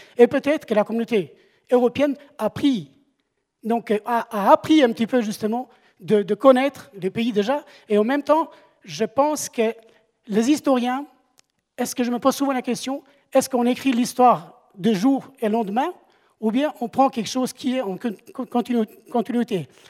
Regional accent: Kosovo; French is a second language; also born or lived in Sarajevo; je suis albanais, je viens du Kosovo.

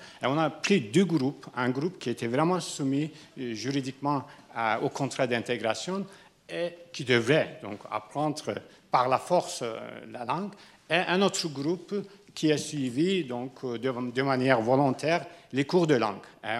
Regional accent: Neuchâtel, Switzerland; je suis un Neuchâtelois d'origine turque. Je suis en Suisse, ça fait presque 30 ans.

